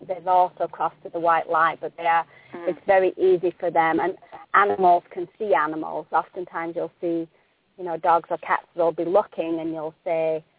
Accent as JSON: {"language": "English", "region": "England", "country": "United Kingdom", "lives_now": "Los Angeles, United States", "said": "So I say, you know, I'm from England originally, but I live in Los Angeles, so that makes me Australian."}